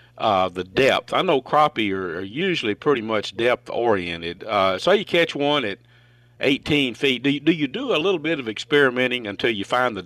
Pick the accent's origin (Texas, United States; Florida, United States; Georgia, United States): Texas, United States; we call it growing up in East Texas, switch cane.